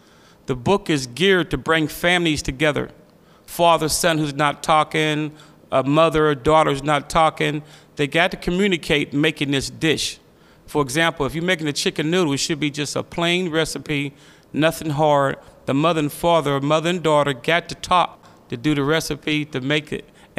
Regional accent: Braddock, Pennsylvania, United States; I was born in Braddock, Pennsylvania. I grew up with my grandmother, and she was very strict on me.

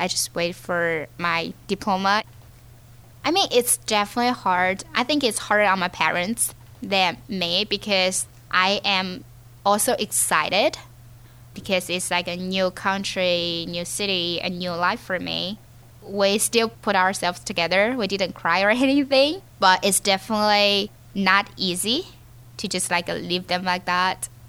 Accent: Chengdu, Sichuan, China; moved away as an adult; now in Pittsburgh, United States; I'm from China. I was born in Chengdu, which is famous for pandas and hot pots. So my hometown is not like Pittsburgh. So it snows very, very rarely.

